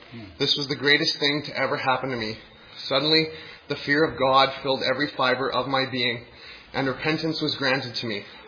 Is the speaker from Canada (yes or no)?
yes; Brandon, Manitoba, Canada; I'm from Brandon, Manitoba. I grew up in a Christian home